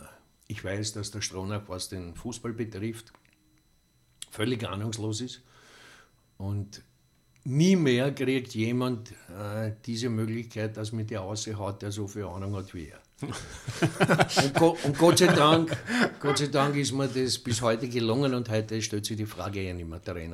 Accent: Simmering, Vienna, Austria; ich bin aufgewachsen in Simmering und im Dialekt sagst du eben dann oft, ein N am Ende statt einem M.

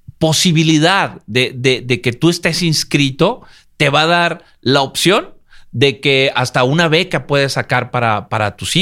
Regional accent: Mexico; Piensa que uno como mexicano pues se va a quedar allá, a trabajar.

